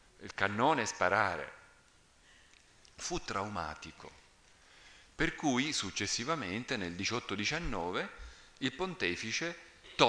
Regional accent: Alcamo, Sicily, Italy; io vengo da Alcamo, al mio paese un prete ha fondato la cassa rurale a fine 800.

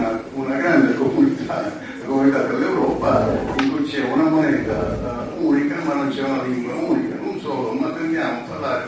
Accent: Sicily, Italy; Pensate a quello che succede noi che siamo siciliani

